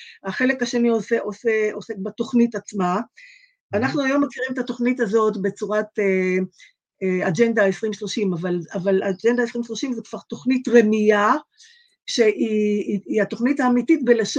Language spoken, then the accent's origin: Hebrew; Haifa, Haifa District, Israel; now in Jerusalem, Israel; והייתי חיפאית לשעבר, היום אני ירושלמית מזה כבר 26-27 שנים, משהו כזה